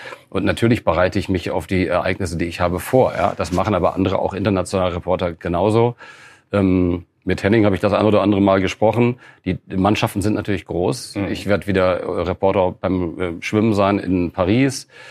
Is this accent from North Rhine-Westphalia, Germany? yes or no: no; Melle, Lower Saxony, Germany; Ich bin in Melle groß geworden, in Osnabrück